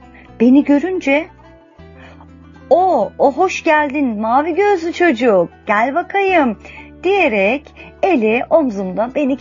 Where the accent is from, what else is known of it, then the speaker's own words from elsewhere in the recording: Ankara, Turkey; Ankara'nın varoşlarında doğdum, büyüdüm.